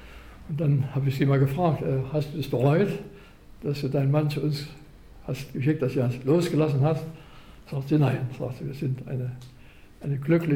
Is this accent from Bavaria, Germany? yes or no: no; Chemnitz, Saxony, Germany; ganz spät abend kam eine Taxe aus meiner Heimatstadt Chemnitz